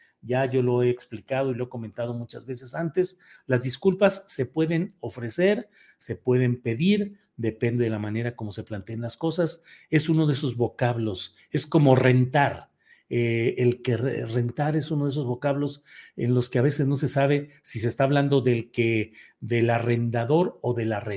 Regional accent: Torreón, Coahuila, Mexico; saludos desde el meritito Torreón. Torreón, Coahuila, mi tierra natal.

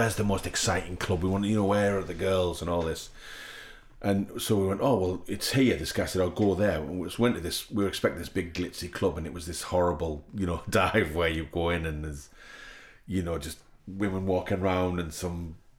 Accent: England, United Kingdom; And we're like, oh, we're English, we're actors, like this, on the beach

